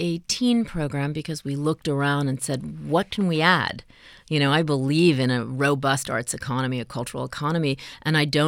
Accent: New York City, New York, United States; I come from New York City, and there are so many museums on Museum Mile.

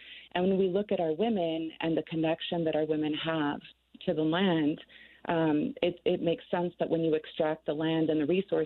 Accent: Sioux City, Iowa, United States; I was raised in Sioux City, Iowa. I lived there until I was 18 years old, where I traveled to Iowa City, Iowa. I lived there for 18 years, and then I moved home in 2012.

